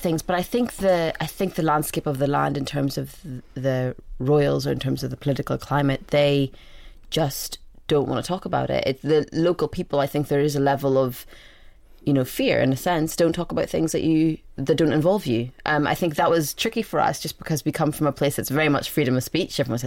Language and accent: English; Northern Ireland, United Kingdom; also born or lived in Scotland; now in London, United Kingdom; growing up in Northern Ireland and then moving to Scotland and then moving to London. I always sort of was trying to work out where I was from. And I'm Sudanese, my parents are Sudanese